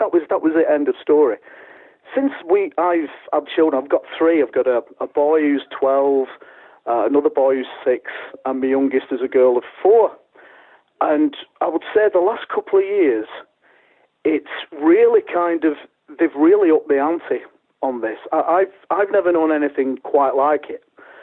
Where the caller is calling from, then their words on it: Bolton, North West England, United Kingdom; I'm from Bolton.